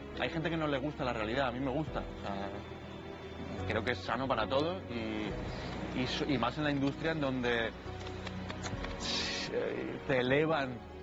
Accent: Málaga, Andalusia, Spain; Málaga obviamente es mi casa, es mi tierra, es mi nido, donde me han visto crecer, me han visto componer mis primeras canciones, cantar mis primeras canciones

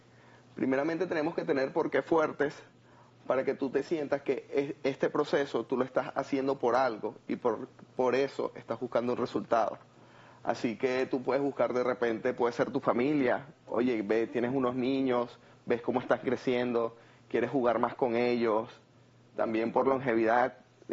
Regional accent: Valencia, Carabobo, Venezuela; yo soy venezolano, de Valencia

